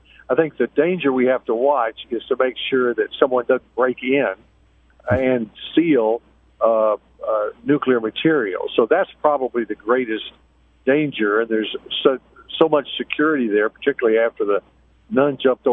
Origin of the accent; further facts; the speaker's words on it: Maryville, Tennessee, United States; Well, you know, I grew up in Maryville, which is near Oak Ridge, and we've talked about that before.